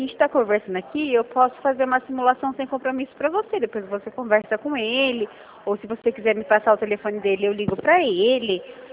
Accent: Rio Claro, São Paulo, Brazil; eu sou aqui do interior de São Paulo, Rio Claro

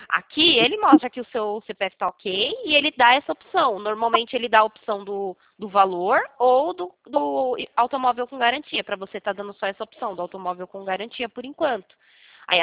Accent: São Roque, São Paulo, Brazil; a gente é aqui de São Roque.

